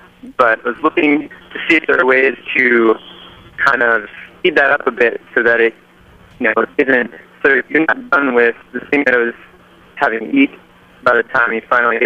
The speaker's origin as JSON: {"language": "English", "town": "Washington", "region": "District of Columbia", "country": "United States", "said": "Hi there. … I'm from Washington, D.C."}